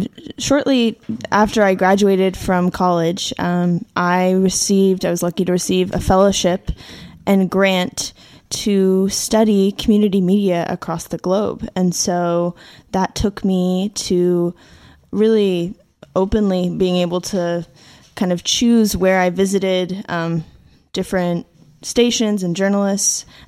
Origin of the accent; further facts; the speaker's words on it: Seattle, Washington, United States; I'd always been a storyteller growing up as a kid. I grew up near Seattle, Washington.